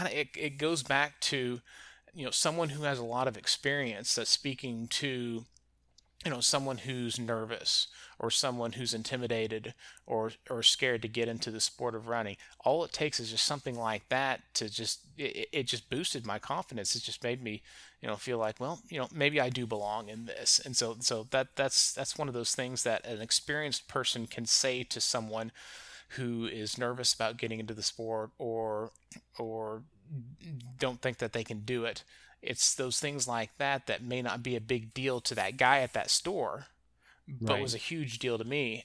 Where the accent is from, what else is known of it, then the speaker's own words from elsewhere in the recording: the Ozarks, United States; We're from the Ozarks, so that can be confusing.